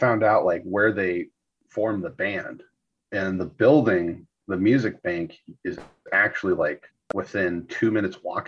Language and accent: English; Seattle, Washington, United States; I mean, like growing up in Seattle, you're just surrounded by grunge music.